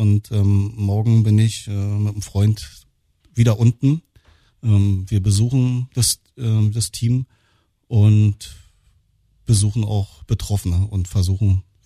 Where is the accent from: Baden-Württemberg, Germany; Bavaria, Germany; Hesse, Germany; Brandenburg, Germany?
Brandenburg, Germany; Potsdam; Also ich komme aus Potsdam, wohne hier im holländischen Viertel